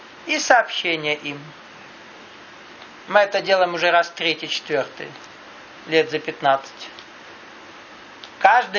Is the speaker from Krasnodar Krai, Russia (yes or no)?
yes; Krasnodar Krai, Russia; Так, корректно, немного, по-кавказски скажу. И раз мы кубанские кавказцы...